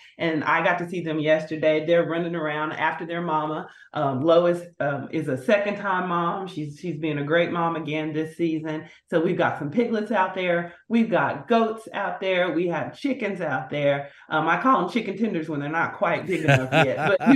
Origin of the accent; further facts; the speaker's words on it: Dallas, Texas, United States; And if you don't know, I'm a Dallas girl. I was born and raised in Dallas. Mm. I was born at Baylor Hospital, and my current house is just a few miles away from Baylor.